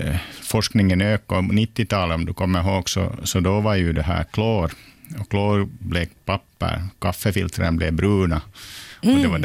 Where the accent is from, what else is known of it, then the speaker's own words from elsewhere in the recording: Karis, Uusimaa, Finland; accent: Karis dialect; ni kanske hör lite på min dialekt att den sitter kvar, den här Karis-dialekten, så jag är född och uppvuxen i Karis. Lilla staden Karis, 8000 invånare i Västra Nyland. Mm. 66 föddes jag där